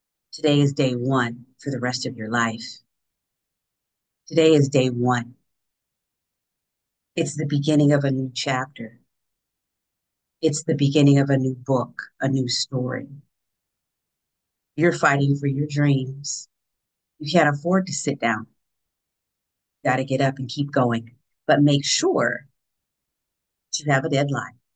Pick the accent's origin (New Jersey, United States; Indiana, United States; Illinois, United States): New Jersey, United States; He's also from Jersey, which I'm from Jersey too.